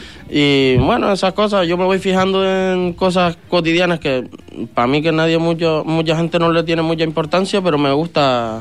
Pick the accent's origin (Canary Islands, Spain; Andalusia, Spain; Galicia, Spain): Canary Islands, Spain; Vallebrón; Yo soy de Vallebrón, sí.